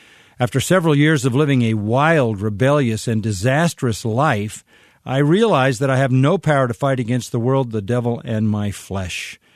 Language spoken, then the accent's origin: English; Madrid, Community of Madrid, Spain; English is a second language; I am from Madrid, Spain.